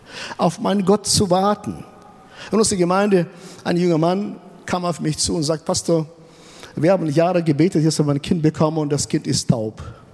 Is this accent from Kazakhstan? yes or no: yes; Kazakhstan; now in Germany; ich komme aus Kasachstan und ich kam nach Deutschland. Vor 30 Jahren sind wir eingereist.